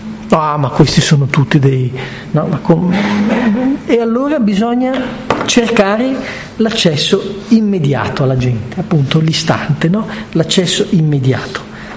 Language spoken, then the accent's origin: Italian; Locarno, Ticino, Switzerland; In Ticino, io sono di Locarno